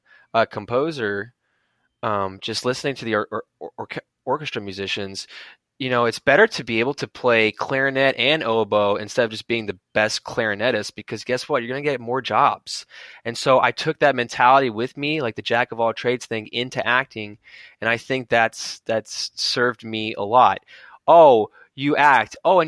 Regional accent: New York City, New York, United States; they were both actors and I'm from New York. So like, I didn't really understand the LA scene

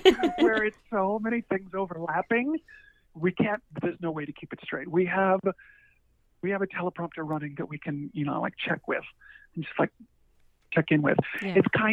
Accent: Denver, Colorado, United States; I grew up in Denver. We still have yet to, after 20 years, play Red Rocks Amphitheater.

